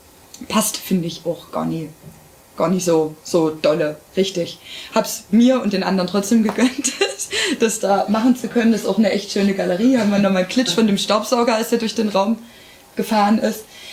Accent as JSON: {"language": "German", "town": "Görlitz", "region": "Saxony", "country": "Germany", "tie": "born or raised there", "said": "ich bin in Görlitz geboren. So, meine Heimatstadt schreibt einen Kunstpreis aus."}